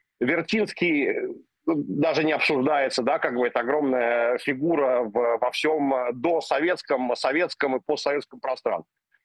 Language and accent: Russian; Israel; Я, поскольку вырос в Израиле с молодых лет, у меня израильский взгляд на эти вещи.